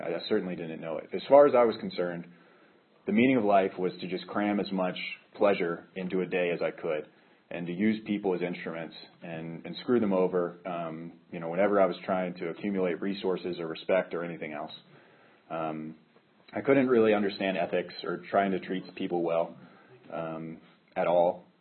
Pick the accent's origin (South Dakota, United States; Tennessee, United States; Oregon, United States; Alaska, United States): Tennessee, United States; Franklin; I was raised in Franklin, Tennessee, which is like 20 minutes south of Nashville.